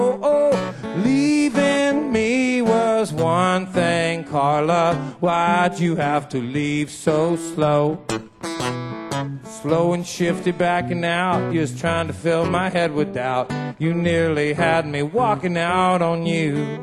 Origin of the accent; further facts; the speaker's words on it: Portland, Oregon, United States; It's about a rock and roll band from my hometown of Portland, Oregon.